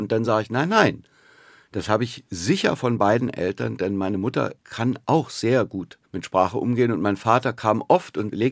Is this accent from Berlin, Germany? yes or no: yes; Berlin, Germany; diesen Irrsinn da irgendwie in mich aufzunehmen als Berliner